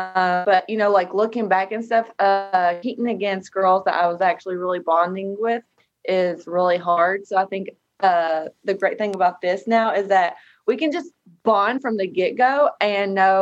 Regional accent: Stamford, Kentucky, United States; now in Cincinnati, United States; I'm from Stamford. It's very tiny. It's about 2.5 hours from here.

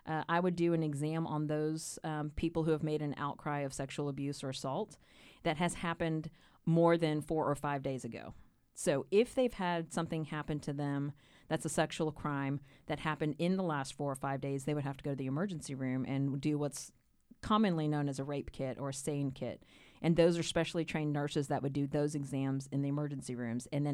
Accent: Austin, Texas, United States; Just based on growing up in Austin, Waco was where we stopped to get gas on the way to Dallas.

